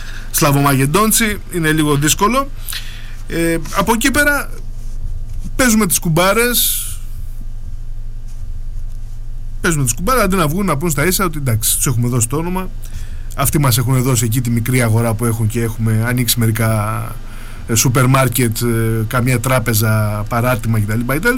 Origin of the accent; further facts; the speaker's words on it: Crete, Greece; Επειδή είμαι από την Κρήτη και δεν ξέρω σλαβομακεδονικά.